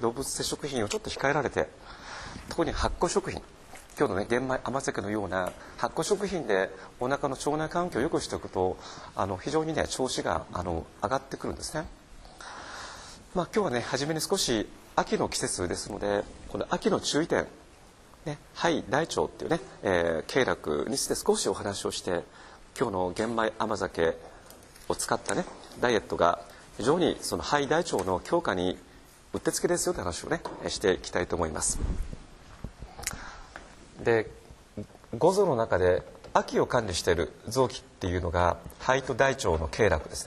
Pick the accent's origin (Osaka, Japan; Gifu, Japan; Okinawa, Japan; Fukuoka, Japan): Fukuoka, Japan; 福岡から参りました